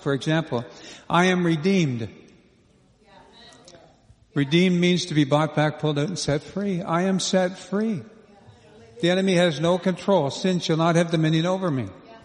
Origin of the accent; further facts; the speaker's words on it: Toronto, Ontario, Canada; also born or lived in Quebec; I mean, there's people that have wondered why we left Quebec, but we were born and raised in Toronto area and sent into Quebec as missionaries. So we went up there for about 12 years.